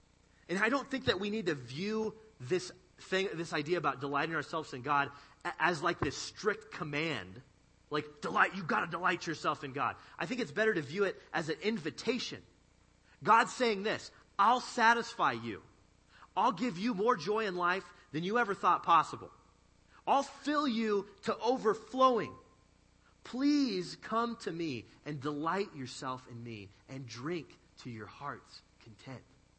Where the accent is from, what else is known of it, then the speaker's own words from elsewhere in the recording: Montana, United States; I mentioned earlier that I'm from Montana and that there isn't a lot of sunlight there in the winter, which is like 9 months of the year in Montana.